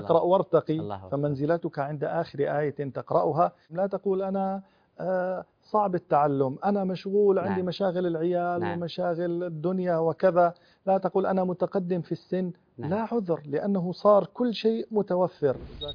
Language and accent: Arabic; Kuwait; طبعا لا شك أن بلدنا الكويت البلد الطيب